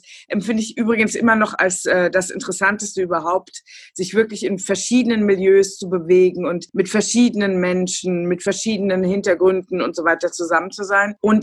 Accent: Hofheim am Taunus, Hesse, Germany; ich bin im Vorort aufgewachsen. Ich habe in Hofer im Abitur gemacht, also in meinem Taunuskreis, und habe meine allerersten Jahre auch in Hofheim verbracht. Mein Vater hatte da eine Dienstwohnung und dann sind wir aber nach Kriftel gezogen.

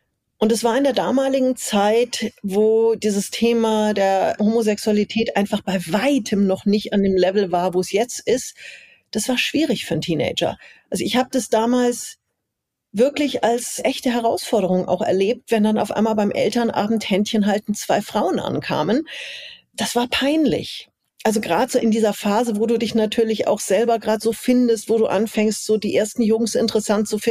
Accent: Munich, Bavaria, Germany; born there; Also ich wurde in München in der Tat als eineiger Zwilling geboren.

